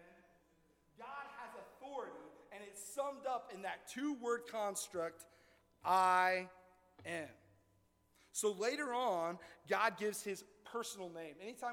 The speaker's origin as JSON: {"language": "English", "town": "Rio", "region": "Indiana", "country": "United States", "said": "I'm from Rio, which I don't know if you guys know, Rio, Indiana, somewhere before Wayne."}